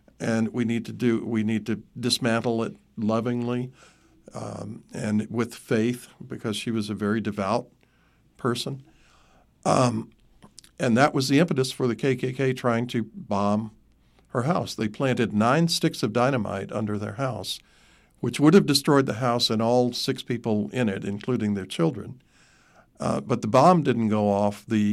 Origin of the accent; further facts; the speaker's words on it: Gaffney, South Carolina, United States; I mentioned that I grew up in Gaffney, South Carolina, which is in some ways, it's an interesting little community.